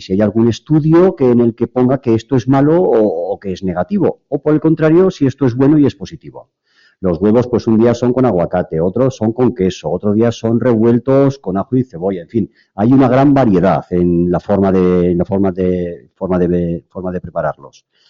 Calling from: Zaragoza, Aragon, Spain; de Zaragoza

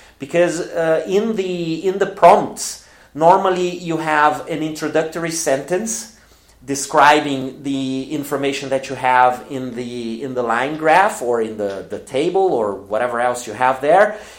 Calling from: Porto Alegre, Rio Grande do Sul, Brazil; English is a second language

